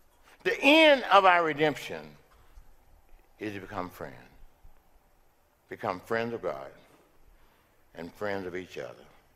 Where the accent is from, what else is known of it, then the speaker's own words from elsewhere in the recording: Mississippi, United States; I'm from Mississippi, guy.